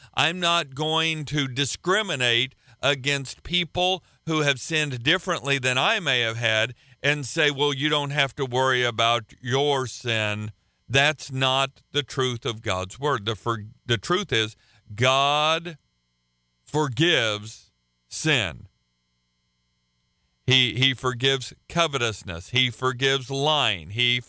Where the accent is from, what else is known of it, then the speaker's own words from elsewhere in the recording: United States; I don't get to heaven because I'm an American.